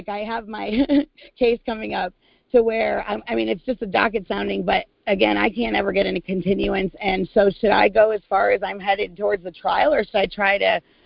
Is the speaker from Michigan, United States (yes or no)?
no; New York, United States; I'm from New York, small town, so I can imagine because I've dealt with it up there.